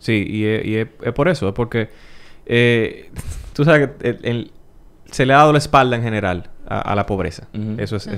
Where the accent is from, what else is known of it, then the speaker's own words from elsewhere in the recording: Dominican Republic; Yo me crié en Los Praditos. Y en esos barrios uno era muchacho y no fluía.